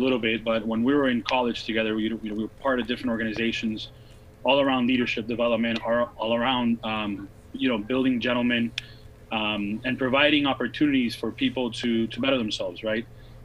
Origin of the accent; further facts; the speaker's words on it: Miami, Florida, United States; also born or lived in Santa Cruz, Bolivia; I grew up in Miami, originally from Santa Cruz, Bolivia. Probably not too many people know, but Bolivia's in South America. Grew up in Miami